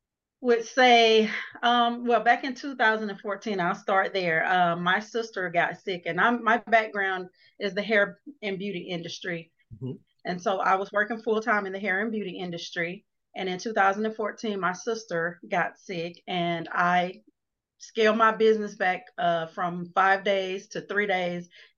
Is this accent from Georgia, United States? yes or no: yes; Atlanta, Georgia, United States; I am your life transformation coach. I'm from Atlanta, Georgia, and I just appreciate Ms. Kim inviting me on her show.